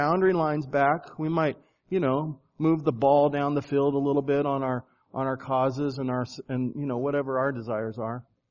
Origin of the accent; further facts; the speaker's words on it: United States; As an American Christian, I don't know a time where I've ever been punched in the face for my faith.